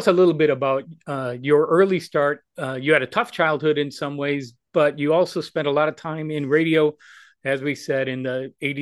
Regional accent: Chicago, Illinois, United States; moved away as an adult; I grew up in Chicago, moved away in 85, so a little bit before you got there.

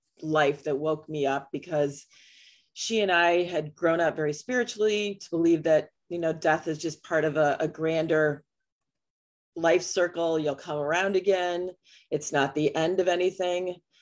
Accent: Illinois, United States; So I grew up in Northern Illinois on the Wisconsin border, pretty much surrounded by woodlands.

